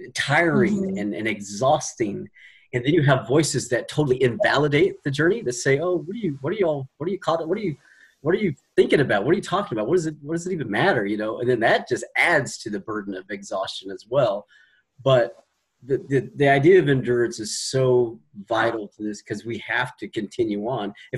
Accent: Arkansas, United States; And I grew up in Arkansas, and I grew up attending an African American missionary Baptist church, yeah.

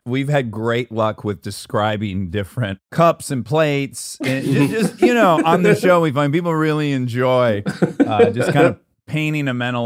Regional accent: Milford, Michigan, United States; where are you from? Milford. Forget that. That's a half-hour conversation. Where are you from? Detroit. Great.

